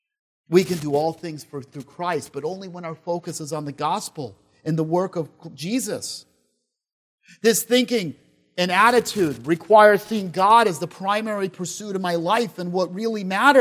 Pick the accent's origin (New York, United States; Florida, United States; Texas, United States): New York, United States; accent: New York; No picking up my New York accent there.